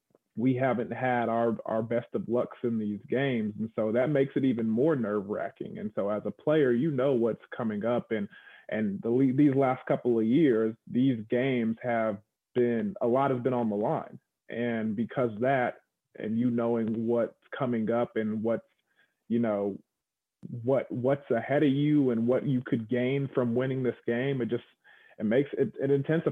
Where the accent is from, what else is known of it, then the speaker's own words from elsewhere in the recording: Texas, United States; I mean, growing up in Texas, I mean, I've talked about this before.